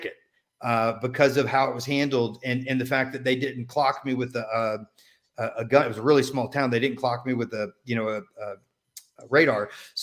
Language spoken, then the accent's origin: English; Tampa, Florida, United States; born there; So I was born in Tampa.